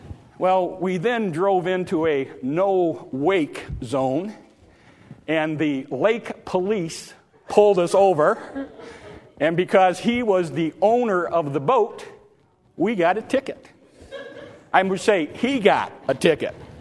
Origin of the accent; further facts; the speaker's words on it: Michigan, United States; born there; I was born in Michigan. He was a Southerner. I was and am a Yankee.